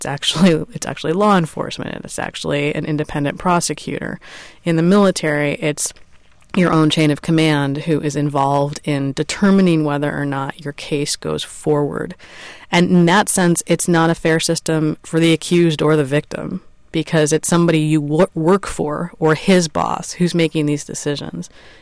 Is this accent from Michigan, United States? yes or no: no; New York, United States; I think as a young woman growing up in New York, I was pretty street smart